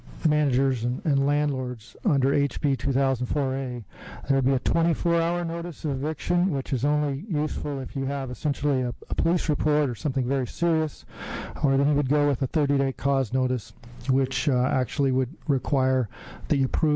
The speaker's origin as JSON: {"language": "English", "town": "Eugene", "region": "Oregon", "country": "United States", "said": "I'm from Eugene."}